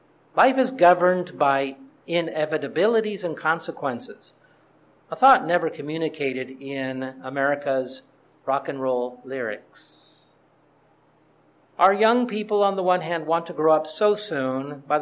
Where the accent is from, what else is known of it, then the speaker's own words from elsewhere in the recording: California, United States; But I grew up in California all my life, and I lived in Southern California